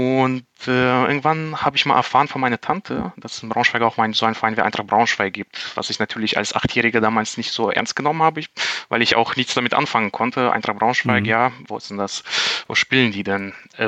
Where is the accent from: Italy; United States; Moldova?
Moldova; German is a second language; ich komme aus Republik Moldawien. Das ist so ein kleines Land zwischen Rumänien und Ukraine.